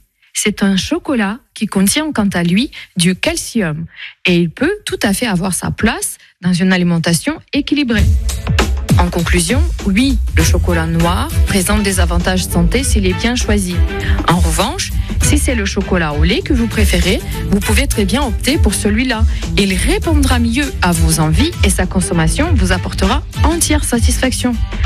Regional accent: Nancy, Grand Est, France; je suis de Nancy

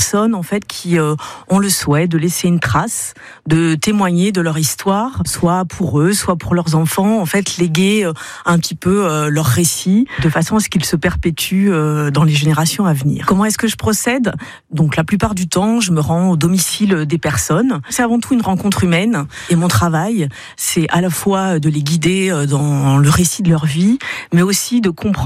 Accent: Parigné-l'Évêque, Pays de la Loire, France; also born or lived in Le Mans; j'ai 50 ans, je suis née au Mans et j'ai grandi à Parigny-l'Évêque.

